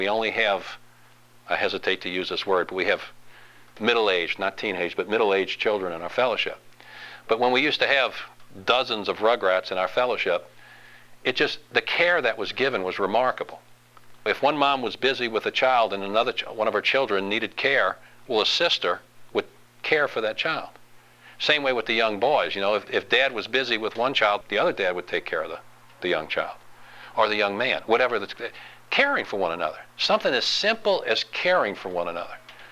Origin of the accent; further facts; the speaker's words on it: Louisiana, United States; I know it's not politically correct. I'm from Louisiana. I'm going to use this word.